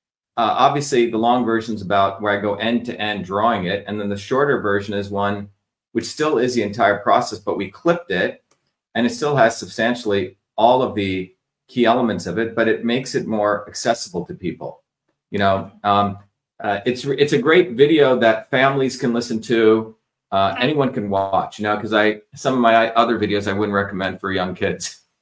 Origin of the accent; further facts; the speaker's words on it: India; I was also exposed to medical systems as a young child growing up in India